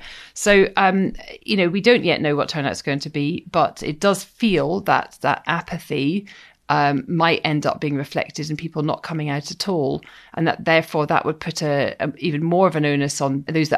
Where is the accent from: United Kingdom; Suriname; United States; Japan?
United Kingdom; Scotland; I would, as a Scot, go back further than